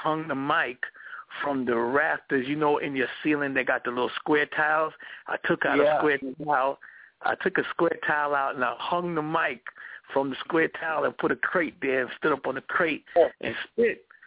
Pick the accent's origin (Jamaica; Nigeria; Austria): Jamaica; now in United States; Well, first, I'm from Jamaica, so when we came over to America, my uncles had a band in my house